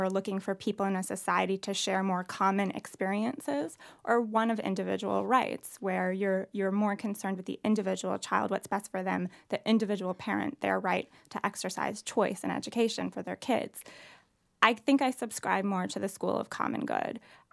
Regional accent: Ossining, New York, United States; born or raised there

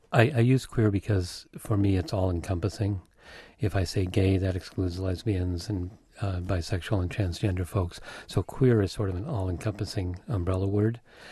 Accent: Wisconsin, United States; also born or lived in Denver; When I moved back here from Denver and drove down to my hometown, I started crying when I hit the rolling hills of southwestern Wisconsin.

